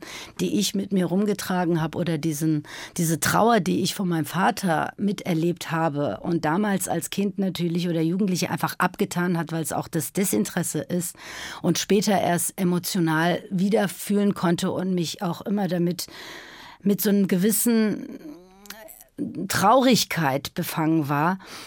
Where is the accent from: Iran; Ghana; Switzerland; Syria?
Iran; Also es war so, okay, das ist da, wo ich herkomme und das sind die Quellen, aus denen es irgendwie sprudelt. Das ist die Heimat und die Sehnsucht.